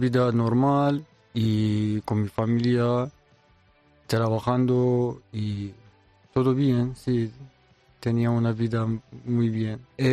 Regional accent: Iran; Spanish is a second language; moved away as an adult; now in Spain; Soy de Irán y casi 5 años vivo en Bur, en España, y trabajando en Madrid en el momento.

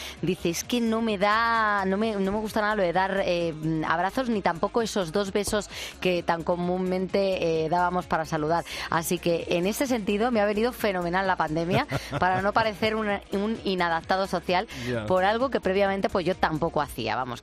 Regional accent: La Palma del Condado, Andalusia, Spain; Yo soy de La Palma del Condado, en Huelva.

